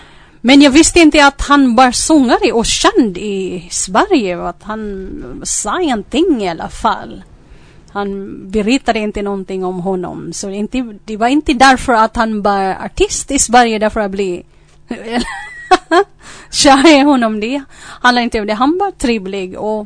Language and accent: Swedish; Philippines; born there; Swedish is a second language; Ja, jag är född i Filippinerna. Och vad ska jag berätta? Ja, jag kommer från en familj med nio syskon.